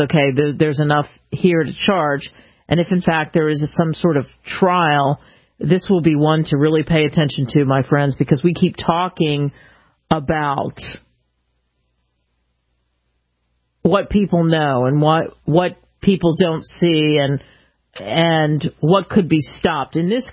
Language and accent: English; Philadelphia, Pennsylvania, United States; because I grew up in the Philly, South Jersey area.